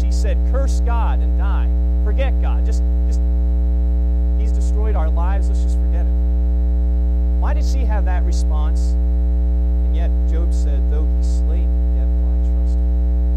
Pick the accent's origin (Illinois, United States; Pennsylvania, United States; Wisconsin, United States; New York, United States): Pennsylvania, United States; Hershey; Growing up in Hershey, Pennsylvania, I lived in an area where there was a Hershey Medical Center.